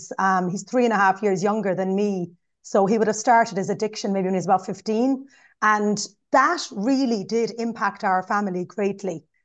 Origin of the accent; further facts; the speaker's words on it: Kerry, Munster, Ireland; at the time, I lived in Kerry. I'm from Kerry originally.